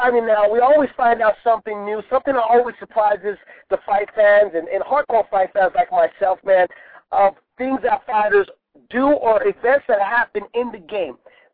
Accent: United States; I mean, I'm Mexican American. Obviously, my grandpas, my abuelitos, they would have certain rituals, you know.

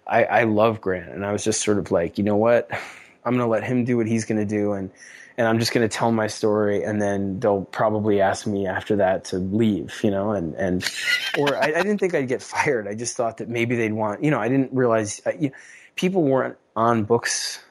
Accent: New York City, New York, United States; You know, I grew up in the Lower East Side in Manhattan.

